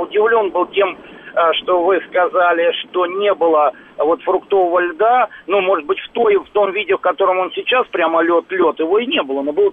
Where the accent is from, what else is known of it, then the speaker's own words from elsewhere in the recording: Saint Petersburg, Russia; now in Moscow, Russia; Я сам питерский, хоть и живу и в Москве.